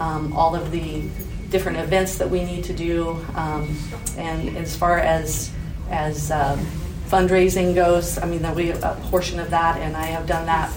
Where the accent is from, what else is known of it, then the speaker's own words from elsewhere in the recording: Hershey, Nebraska, United States; I am from Hershey, Nebraska. I have one son